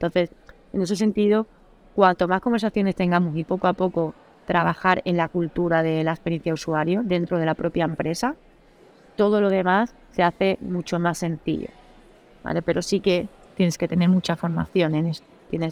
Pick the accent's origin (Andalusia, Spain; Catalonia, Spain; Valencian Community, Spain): Andalusia, Spain; A mí hablar, soy andaluza, o sea, no hay otra cosa que me guste más que hablar en la vida.